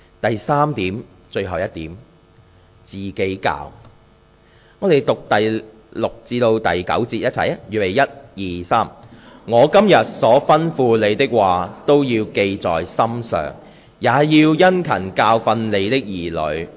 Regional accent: Guangdong, China

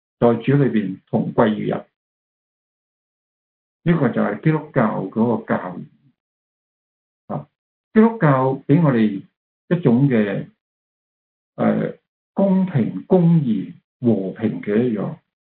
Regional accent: China

